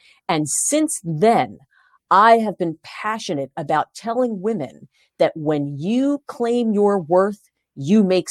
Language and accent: English; Huntington, New York, United States; also born or lived in Brooklyn; I was born in Brooklyn, first of all, which I think explains a lot, right? And I grew up in a town called Huntington on Long Island, New York.